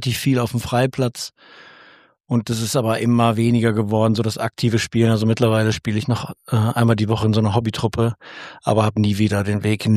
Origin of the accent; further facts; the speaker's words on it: Nottuln, North Rhine-Westphalia, Germany; Nee, ich bin gebürtig aus Nottuln. Und dann habe ich in Nottuln angefangen, in der Garageneinfahrt Basketball zu spielen.